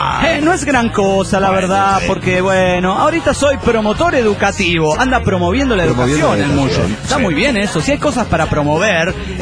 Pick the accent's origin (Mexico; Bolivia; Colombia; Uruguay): Bolivia; No les digo desde La Paz, Bolivia, porque estoy haciendo turismo por mi tierra boliviana. fui para Oruro, para Potosí, sí. Fui para Beni y ahora estoy en Cochabamba.